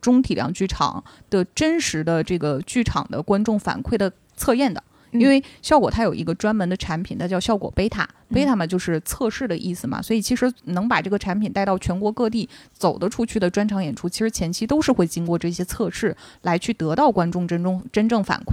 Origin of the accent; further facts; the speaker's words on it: Northeast China, China; moved away as an adult; now in Shanghai, China; 因为我就是个东北人，我上大学也是在东北上的，所以其实我大学之前的大部分的生活轨迹都是发生在东北。当时去做这个选择，说要离开家这么远到上海来工作